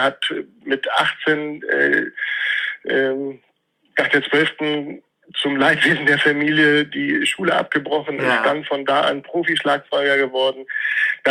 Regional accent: Hamburg, Germany; born there; Ich bin in Bergedorf geboren.

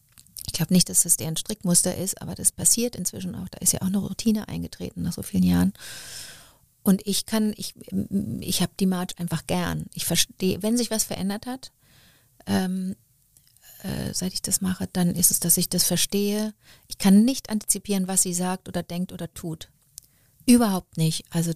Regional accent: Montreal, Quebec, Canada; Ich bin in Montreal geboren und da waren Englisch und Französisch die Sprachen und meine Eltern sind aber Deutsch. Das heißt, wir sprachen drei Sprachen

